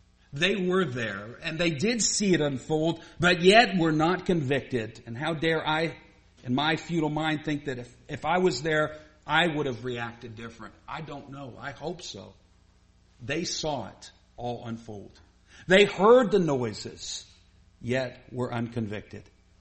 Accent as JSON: {"language": "English", "country": "Canada", "said": "That's because I'm from Canada."}